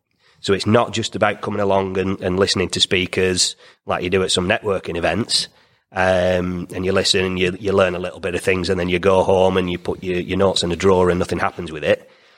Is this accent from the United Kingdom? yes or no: yes; United Kingdom; Because we're British.